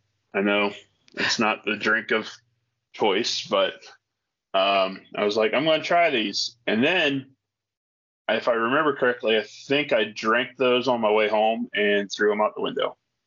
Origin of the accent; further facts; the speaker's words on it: Ohio, United States; I grew up in Ohio. I grew up Christian mom and dad.